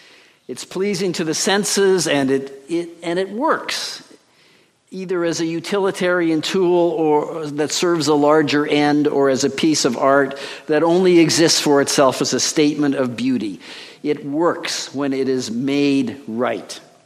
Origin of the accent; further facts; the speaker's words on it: Canada; I'm a Canadian, by the way, too, like George.